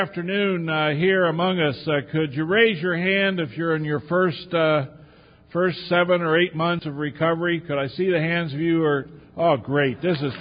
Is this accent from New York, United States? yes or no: no; Hagerstown, Maryland, United States; I'm from Hagerstown, Maryland, and I am a member of the cleverly named Hagerstown Group of Alcoholics Anonymous.